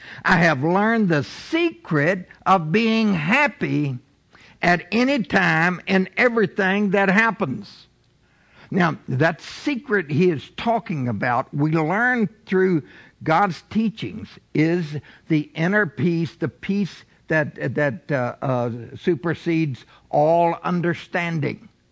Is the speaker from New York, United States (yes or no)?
no; Buffalo, Kentucky, United States; It's easier for me because I grew up in Buffalo, Kentucky, on Buffalo Hill.